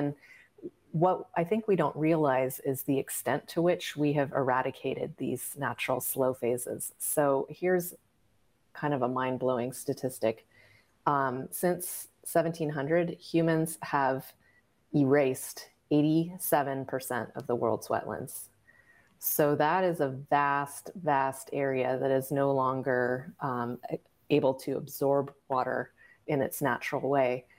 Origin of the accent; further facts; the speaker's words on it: California, United States; I grew up in California, which is arguably the apex of water engineering.